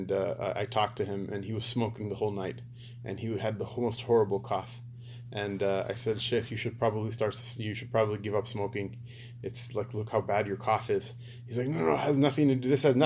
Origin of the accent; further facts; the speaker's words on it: Pakistan; Because we're Pakistani, right? All Pakistanis go to Jannah, right?